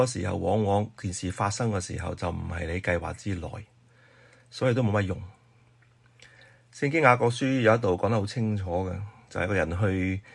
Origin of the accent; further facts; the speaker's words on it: Guangdong, China; 我哋广东人有句说话就系煮到嚟先至食